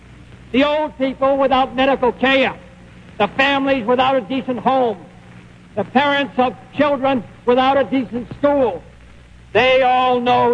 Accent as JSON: {"language": "English", "country": "United States", "said": "my decisions on every public policy will be my own, as an American, as a Democrat, and as a free man."}